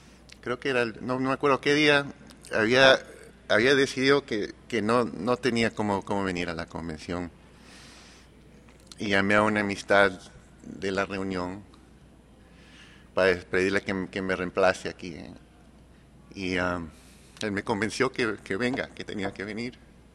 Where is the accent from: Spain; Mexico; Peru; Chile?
Peru; Magdalena del Mar, Lima; moved away; also born or lived in Miraflores; Nací en Magdalena del Mar, en Perú. Bueno, viví en Magdalena del Mar, en Perú, en Miraflores, en Perú, todo al lado del mar.